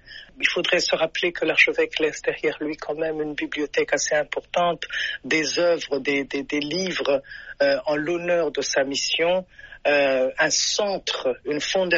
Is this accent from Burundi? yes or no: yes; Burundi; je viens du Burundi.